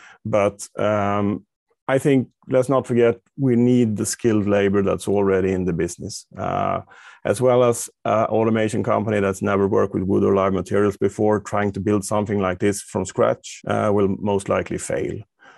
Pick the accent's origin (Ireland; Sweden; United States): Sweden; English is a second language; I'm from Sweden